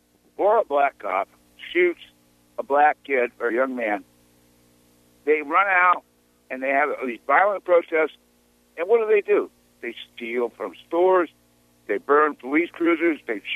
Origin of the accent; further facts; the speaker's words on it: Vermont, United States; When I was a young lad growing up in Vermont, my dad had strict gun rules.